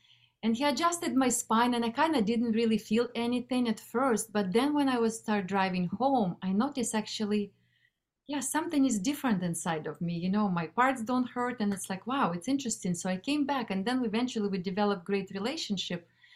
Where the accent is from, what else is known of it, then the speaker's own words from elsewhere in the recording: Moscow, Russia; English is a second language; now in United States; I was born and raised in Moscow, Russia. I moved to United States about 30 years ago, almost 30 years ago. I didn't speak any English like whatsoever, so just knew a few words.